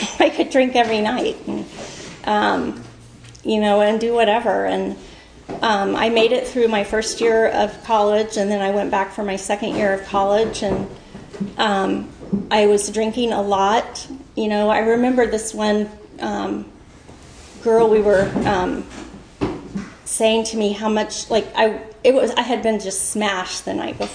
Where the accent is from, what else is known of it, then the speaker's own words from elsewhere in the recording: Texas, United States; I'm from Texas. I come from a family of very high functioning alcoholics.